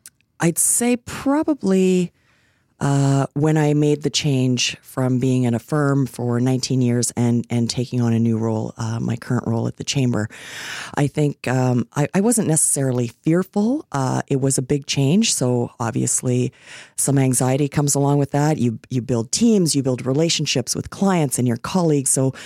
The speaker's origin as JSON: {"language": "English", "region": "Ontario", "country": "Canada", "tie": "born or raised there", "also_born_or_lived": "Ireland", "said": "So I was 4 years old. We moved from Ireland to Canada. My dad was a miner. So we moved to a small town in northwestern Ontario called Manitowoc."}